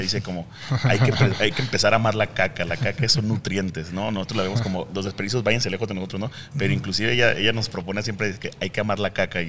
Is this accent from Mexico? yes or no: yes; Mexico City, Mexico; now in Guadalajara, Mexico; yo soy de Ciudad de México, ahí estudié el seminario para teología